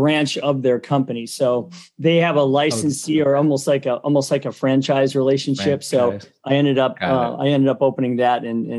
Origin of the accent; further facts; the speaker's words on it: Cleveland, Ohio, United States; now in Toledo, United States; Yeah, I'm from Cleveland originally and moved to Toledo back in 1986.